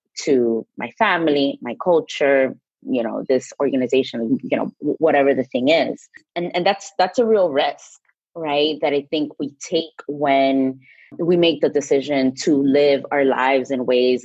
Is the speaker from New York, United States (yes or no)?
yes; New York, United States; also born or lived in Dominican Republic; I was born in the States, but grew up between New York and Dominican Republic.